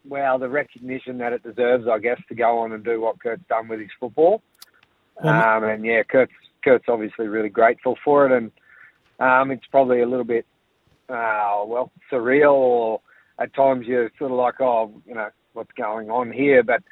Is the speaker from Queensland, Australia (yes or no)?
yes; Charleville, Queensland, Australia; also born or lived in Northern Territory; So I'm from Charleville. Grew up out there. Went to boarding school for year 11 and 12 at Ipswich. I went back out west for the year after school. Then I went to the Territory for a few years.